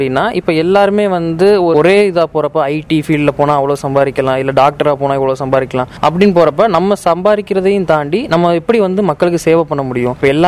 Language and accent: Tamil; Tiruvadanai, Tamil Nadu, India; என்னுடைய சொந்த ஊர் வந்து ராமநாதபுரம் மாவட்டம் பக்கத்தில் உள்ள திருவாடனைங்கிற ஊர் தான் என்னோட சொந்த ஊர்.